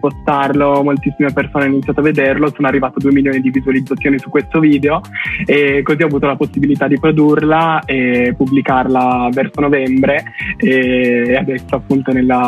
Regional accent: Cuneo, Piedmont, Italy; Ma io in realtà sono un 18enne di Cuneo

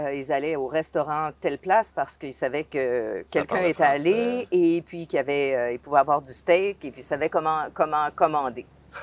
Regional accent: Dégelis, Quebec, Canada; moved away; also born or lived in British Columbia / California; nous, on est partis du Québec depuis belle lurette.

